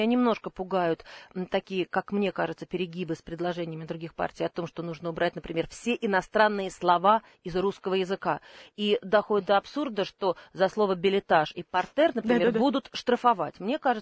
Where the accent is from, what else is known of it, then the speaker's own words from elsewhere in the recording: Saint Petersburg, Russia; born there; Я родилась в Ленинграде